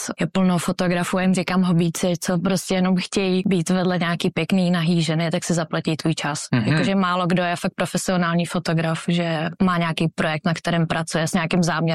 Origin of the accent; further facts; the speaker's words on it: Central Bohemian Region, Czechia; Pocházím zo stredných Čech, nejsem Pražák.